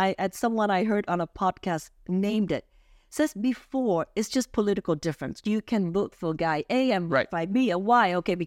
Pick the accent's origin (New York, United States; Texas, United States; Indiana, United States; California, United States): California, United States; I'm from California. I'm pure Asian, you know?